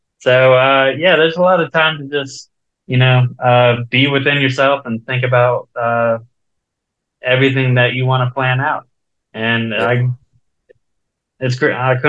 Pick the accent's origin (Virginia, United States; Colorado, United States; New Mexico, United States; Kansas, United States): Virginia, United States; Virginia Beach; moved away as an adult; also born or lived in Wisconsin; I was born in Wisconsin, so all my extended family's out there, and I have ties out there as well. But Virginia Beach, moved there when I was one. It really shaped who I am. I didn't move out to California until I was in my mid-20s.